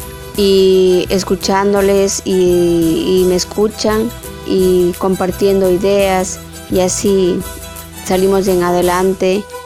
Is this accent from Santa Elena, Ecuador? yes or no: no; Cuenca, Azuay, Ecuador; now in Las Palmas de Gran Canaria, Spain; soy de Ecuador, de una provincia tan linda, la provincia de La Suay, mi ciudad es Cuenca. Vivo aquí en Las Palmas de Gran Canaria, 15 años